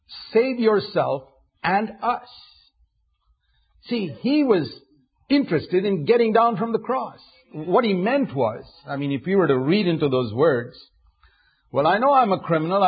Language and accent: English; Bangalore, Karnataka, India; in Bangalore, my hometown in India